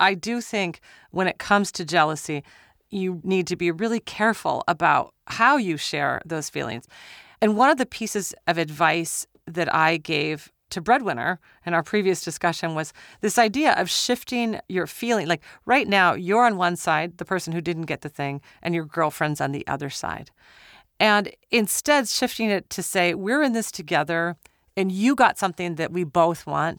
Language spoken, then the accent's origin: English; Minnesota, United States; I'm from Minnesota.